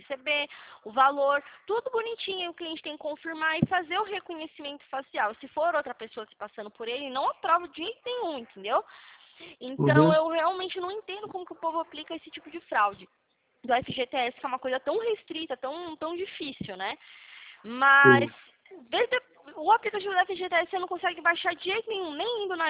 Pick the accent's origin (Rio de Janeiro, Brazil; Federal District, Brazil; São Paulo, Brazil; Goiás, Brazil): São Paulo, Brazil; Atibaia; eu sou de Atibaia, São Paulo.